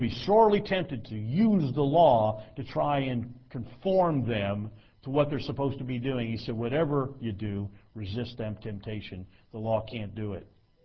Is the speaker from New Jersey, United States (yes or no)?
yes; New Jersey, United States; I know I sound sarcastic. I'm from New Jersey. I can't help it. Everything I say sounds sarcastic.